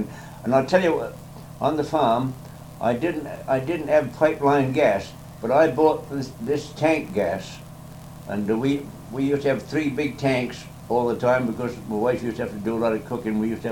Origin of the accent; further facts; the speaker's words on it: Canada; moved away; when my wife and I come from Canada, we went down to Sid's and met Sid, and Sid come from Canada too